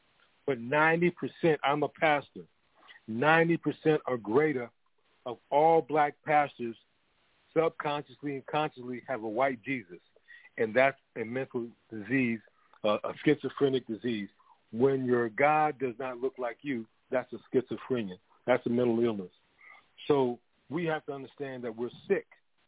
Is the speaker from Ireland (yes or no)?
no; Harlem, New York, United States; So I came through that from Harlem to doctor